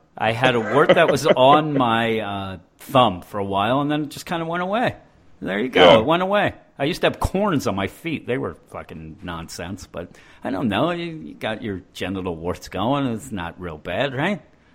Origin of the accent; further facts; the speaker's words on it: Quakertown, Pennsylvania, United States; I came from Quakertown, never really even heard of genital warts